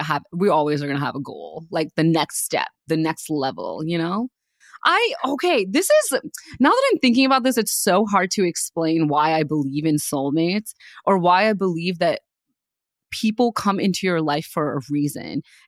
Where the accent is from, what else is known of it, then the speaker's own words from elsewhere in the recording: India; my entire family's Hindu. I was raised in India.